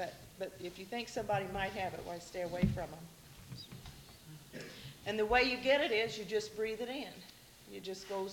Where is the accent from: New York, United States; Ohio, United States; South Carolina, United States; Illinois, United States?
Illinois, United States; I'm not from here. I'm originally from Illinois. I haven't got an accent, though, like Ruth Storms.